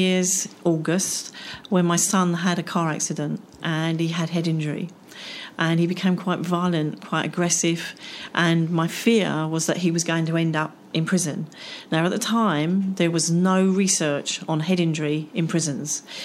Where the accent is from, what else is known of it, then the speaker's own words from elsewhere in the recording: East of England, United Kingdom; because I am from Essex, and we used to go down the seafront